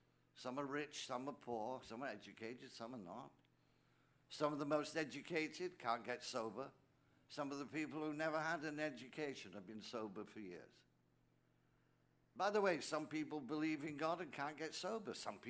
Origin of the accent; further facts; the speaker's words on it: England, United Kingdom; now in United States; So I'm a priest from England.